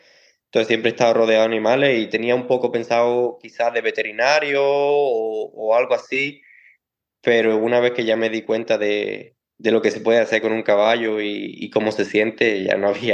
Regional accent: Málaga, Andalusia, Spain; now in Germany; vengo de Málaga, tengo 24 años y actualmente vivo en el sur de Alemania, cerca de Múnich, en la cuadra que se llama Auenhausen

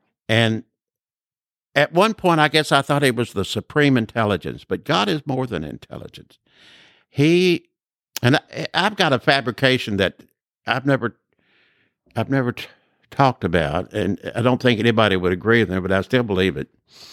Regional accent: Litchfield, Kentucky, United States; also born or lived in Louisville; Born in Louisville, Kentucky, but I was raised in Litchfield, Kentucky all my life and left there when I went to college.

